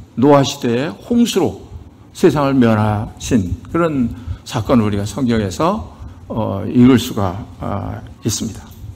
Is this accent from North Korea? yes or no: no; South Korea; 저도 한국 사람이니까 너무 기분이 좋더라고요.